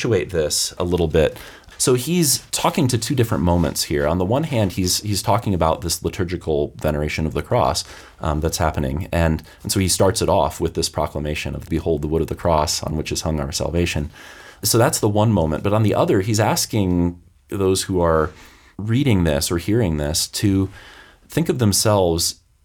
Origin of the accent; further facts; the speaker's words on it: Iowa, United States; so I grew up in Iowa in the Midwest, it's the land of fish fries.